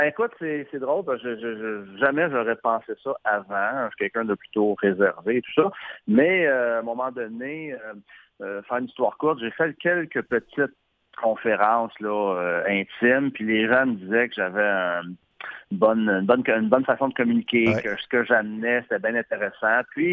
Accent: Chambly, Quebec, Canada; C'est à la ferme Guyon à Chambly, dans mon patelin, à Chambly

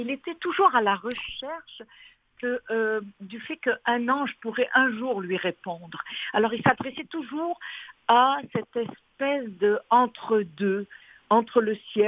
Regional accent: Morocco; born there; Je suis née au Maroc, mais vraiment, je suis juive d'origine. Mais ma grand-mère était palestinienne, mon autre grand-père turc.

